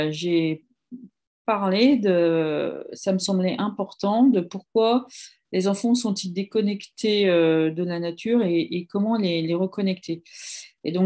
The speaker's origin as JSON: {"language": "French", "town": "Annecy", "region": "Auvergne-Rhône-Alpes", "country": "France", "tie": "born or raised there", "lives_now": "Nantes, France", "said": "Alors moi, je suis d'origine d'Annecy. Annecy, c'est une ville en Haute-Savoie qui est magnifique, avec un lac magnifique et on la surnomme la Venise des Alpes. Je suis arrivée à Nantes parce que je travaillais à Genève"}